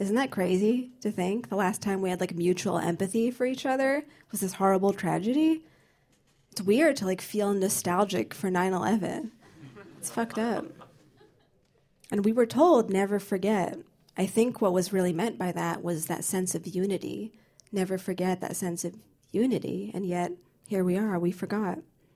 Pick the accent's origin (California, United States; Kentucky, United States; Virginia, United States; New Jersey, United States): New Jersey, United States; I understand, because I'm from New Jersey.